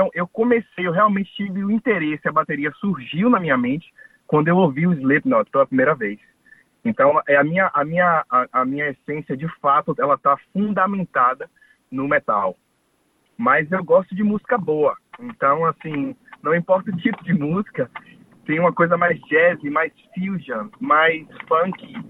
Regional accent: Salvador, Bahia, Brazil; now in Gold Coast, Australia; Oxente, Salvador, Bahia.

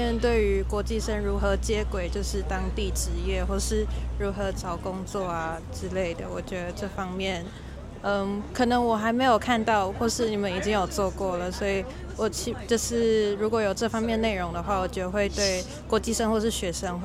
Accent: Taipei, Taiwan; 然后我来自台湾台北。

